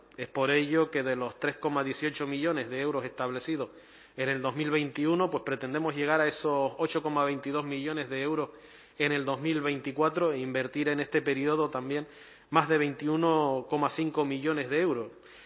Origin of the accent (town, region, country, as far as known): Canary Islands, Spain